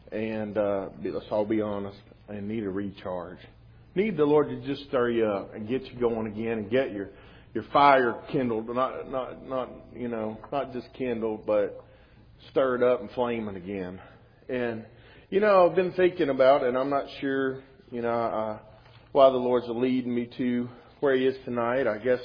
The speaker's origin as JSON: {"language": "English", "region": "West Virginia", "country": "United States", "tie": "born or raised there", "said": "but I grew up there in West Virginia, and in West Virginia, usually, at least in the day I grew up in, most people used coal or wood to heat their homes."}